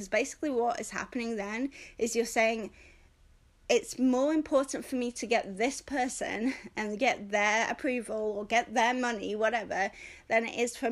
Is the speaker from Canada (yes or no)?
no; United Kingdom; I mean, I'm British, you know, we get our feelings hurt so easily.